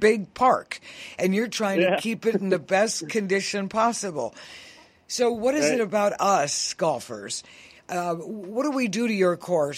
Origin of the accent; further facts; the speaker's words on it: New York, United States; born there; I was born in New York, New York.